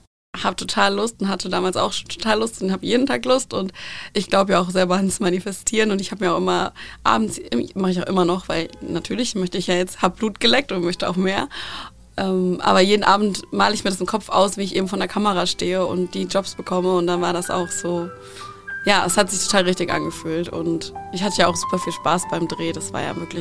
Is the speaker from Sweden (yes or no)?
yes; Sweden; German is a second language; Ich habe es nicht so mit dem Deutsch, ich bin ja in Schweden aufgewachsen.